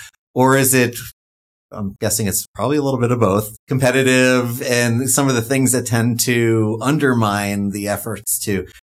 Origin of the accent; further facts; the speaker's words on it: New York, United States; my home state of New York